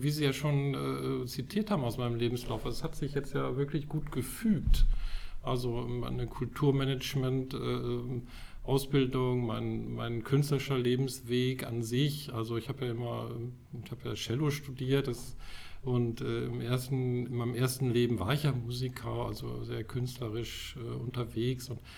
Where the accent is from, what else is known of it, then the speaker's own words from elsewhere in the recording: Hamburg, Germany; Also das lohnt sich auch einfach so als Hamburger, einfach mal in eine Barkasse zu steigen und sich so ein bisschen den Wind um die Nase wehen zu lassen.